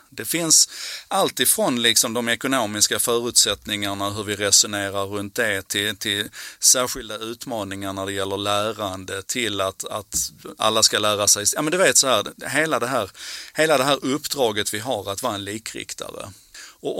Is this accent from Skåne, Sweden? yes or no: yes; Malmö, Skåne, Sweden; på 70-talet när jag växte upp i Malmö.